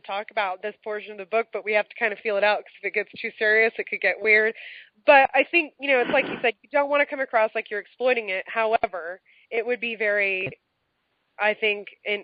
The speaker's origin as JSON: {"language": "English", "region": "California", "country": "United States", "tie": "born or raised there", "said": "it was a huge event in my life, and I grew up in California."}